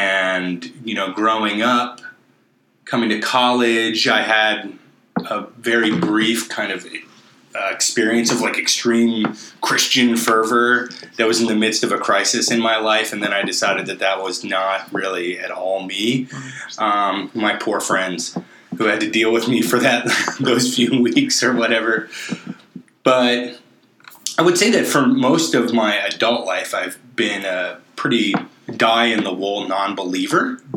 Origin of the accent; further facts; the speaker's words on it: Pine Grove Mills, Pennsylvania, United States; But I've lived in the area for almost my whole life. I grew up in Pine Grove Mills, which is just 5 miles away. I went to the local high school.